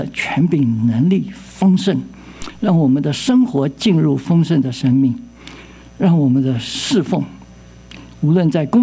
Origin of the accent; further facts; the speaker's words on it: China; 他们变卖一切所有的，叫我们中国人都惭愧。